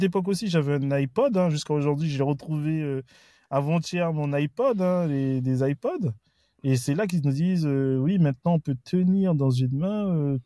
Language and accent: French; Bondy, Île-de-France, France; also born or lived in Marseille; Ouais, je viens de Bondy, près de la mairie de Bondy. Après, j'ai vécu un petit peu à Marseille